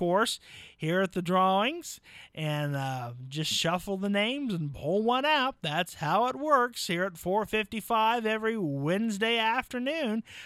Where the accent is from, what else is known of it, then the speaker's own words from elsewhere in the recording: Waldo, United States; I'm from Waldo, and you'll see me on there.